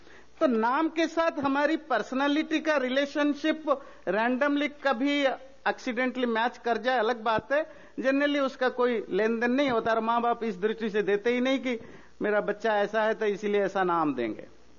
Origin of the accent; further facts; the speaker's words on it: India; moved away; पर जो हम सब भारत से हैं, हमें सबको पता है, ज्यादातर भारत में भी बहुत सारे स्टेट्स में नीक नाम ज्यादा पॉपुलर होता है